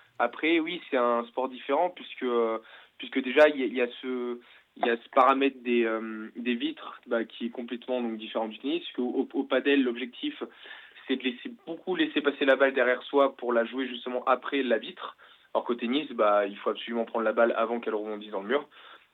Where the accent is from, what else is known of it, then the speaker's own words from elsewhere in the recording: Saint-Jean-de-Luz, Nouvelle-Aquitaine, France; On est originaire du Pays Basque.